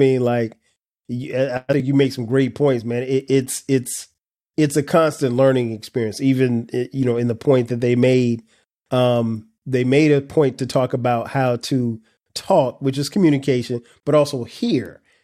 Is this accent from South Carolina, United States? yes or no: yes; South Carolina, United States; So she's from Compton and I'm from South Carolina. So it's like two different worlds.